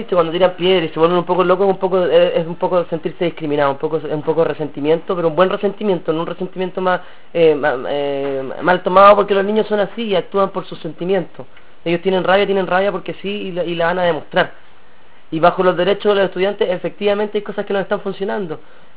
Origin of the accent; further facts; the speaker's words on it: Iquique, Tarapacá, Chile; Yo soy de provincia, vengo de Iquique, me costó mucho llegar aquí